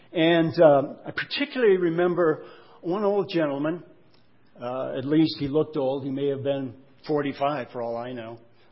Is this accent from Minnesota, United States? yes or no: yes; Litchfield, Minnesota, United States; also born or lived in Texas; I was from Litchfield, Minnesota, a town of 6,000 people, half the size of Steamboat. Didn't get out much until I moved away to Ambassador College in Texas.